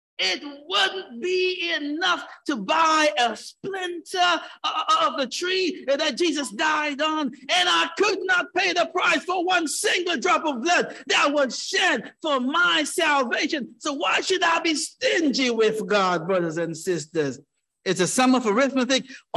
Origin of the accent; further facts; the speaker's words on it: Jamaica; I grew up in Jamaica